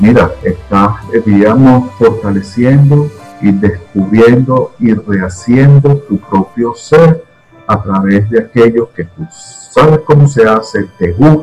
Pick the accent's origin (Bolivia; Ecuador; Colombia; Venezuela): Venezuela; moved away as an adult; muchos de nosotros venezolanos, cuando hemos emigrado con el nivel que salimos de Venezuela de con un posgrado, brillamos, somos brillantes.